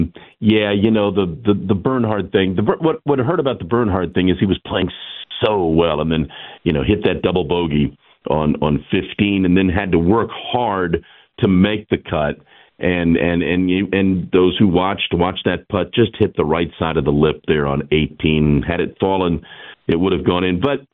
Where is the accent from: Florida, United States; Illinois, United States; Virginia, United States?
Virginia, United States; Norfolk; They put a radio station in a mall in my hometown of Norfolk, Virginia, and I watched those guys play records and intro records